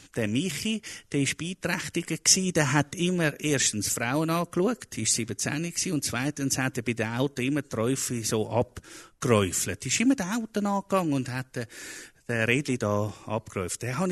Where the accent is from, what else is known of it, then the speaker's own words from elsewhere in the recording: Zurich, Switzerland; born there; Ich bin hier in Zürich geboren.